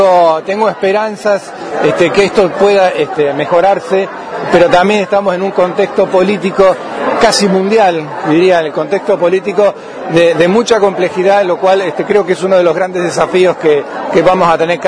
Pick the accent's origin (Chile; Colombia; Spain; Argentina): Argentina; Esquel, Chubut; como esquelense, como chubutense, como argentino